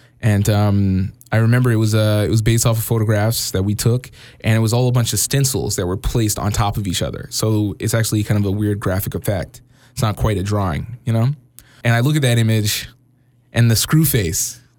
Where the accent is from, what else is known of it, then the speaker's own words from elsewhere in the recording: Edmonton, Alberta, Canada; I'm not from Queens. I'm from Edmonton, you know, but I feel like I did it for where I'm from as well as somebody could